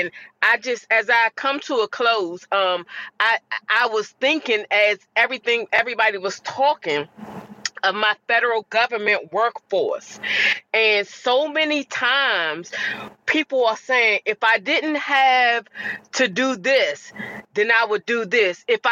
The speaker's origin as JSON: {"language": "English", "town": "Fort Washington", "region": "Maryland", "country": "United States", "said": "from Fort Washington, Maryland."}